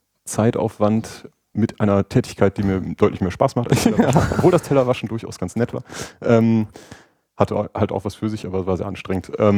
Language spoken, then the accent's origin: German; Oldenburg, Lower Saxony, Germany; now in Cologne, Germany; Ich komme nämlich eigentlich aus Oldenburg, nicht aus Köln